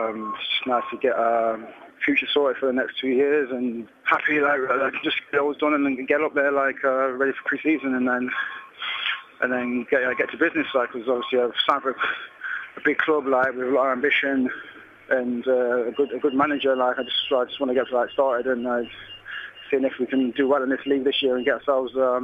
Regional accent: Midlands, United Kingdom; From growing up, I grew up in the Midlands

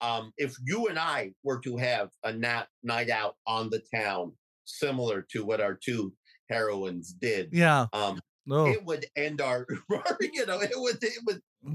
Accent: Utah, United States; Do we really want to talk about how damaging it was growing up in Utah as weird?

